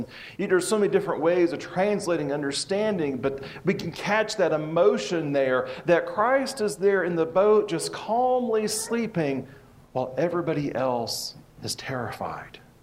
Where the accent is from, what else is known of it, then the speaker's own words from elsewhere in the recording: Kansas, United States; Especially where I grew up in Kansas, spring storms, you know, starting about late March, April, into May, especially in April there, was just a common part of the evening, of nighttime even.